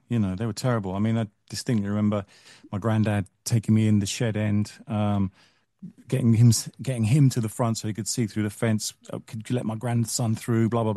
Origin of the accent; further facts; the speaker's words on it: Earlsfield, London, United Kingdom; Anyway, my mum and dad moved just up the road to Wandsworth Common. I grew up in Elsfield.